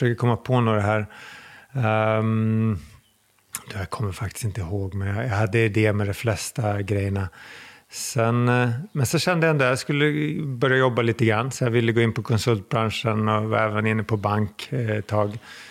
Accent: Skinnskatteberg, Västmanland County, Sweden; also born or lived in Mariestad; Jag växte upp utanför Skinnskatteberg, så kommer verkligen från en liten ort.

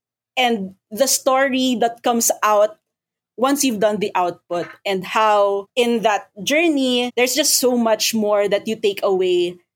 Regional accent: Philippines; I'm a Filipina designer and creative.

